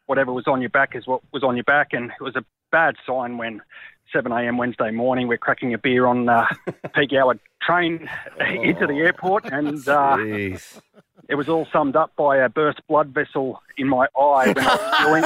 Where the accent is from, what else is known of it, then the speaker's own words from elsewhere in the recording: Sydney, New South Wales, Australia; we're from Sydney, me and two mates.